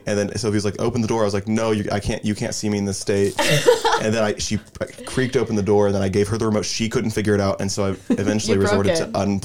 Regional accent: Arkansas, United States; For me, you know, I come from Arkansas. We just use kind of our hands in the river to clean ourselves.

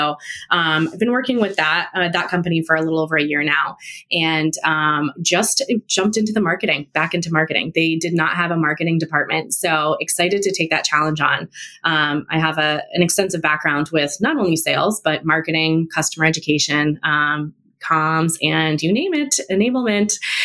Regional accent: Boston, Massachusetts, United States; I'm from Massachusetts. I'm in Boston, a Bostonian.

